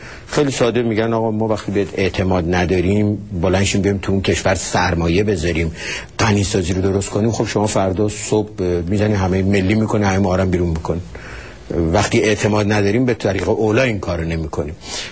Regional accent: Iran; به عنوان یه ایرانی من خودم میگم آدم خجالت میکشه.

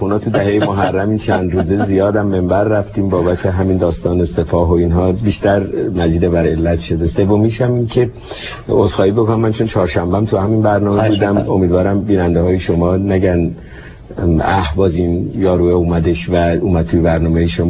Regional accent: Tehran, Tehran Province, Iran; من بالای چهارراه درواز دولاب، خیابون شهباز که هفته شهریور امروز اسمش هست، تو خیابون ساسان به دنیا آمدم. بچه ششم یک خانواده 7 بچه‌ای بودم.

